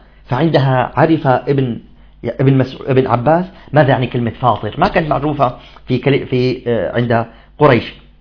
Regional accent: Damascus Governorate, Syria; الطليان عندنا في الشام نقصد الإيطاليين

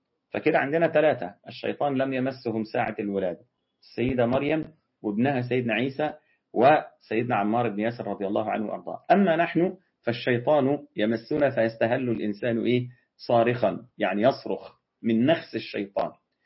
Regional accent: Egypt; وساعات طبعا عندنا في مصر بيقولوا رتاج.

